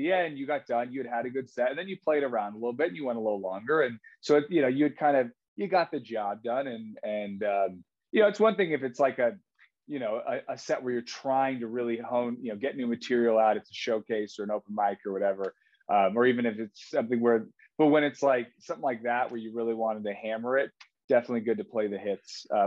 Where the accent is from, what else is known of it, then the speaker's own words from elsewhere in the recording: California, United States; And I'm from the Bay Area.